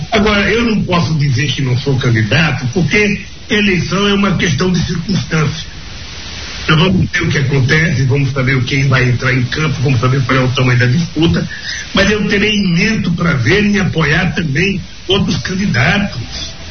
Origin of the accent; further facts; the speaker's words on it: Northeast Region, Brazil; moved away; o Nordeste, eu saí do Nordeste, mas o Nordeste não saiu de mim.